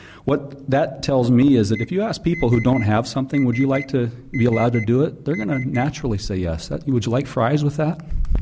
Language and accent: English; Renton, Washington, United States; from Renton.